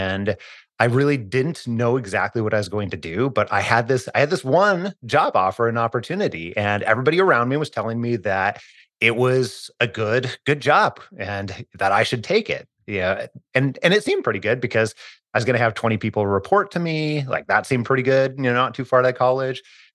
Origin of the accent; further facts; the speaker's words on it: Idaho, United States; I was born and raised in Northern Idaho, almost as far as you can go before you hit the Canadian border, but I grew up pretty poor.